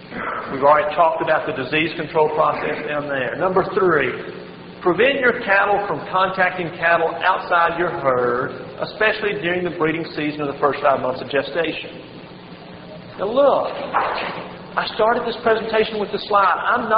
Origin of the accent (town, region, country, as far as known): Kentucky, United States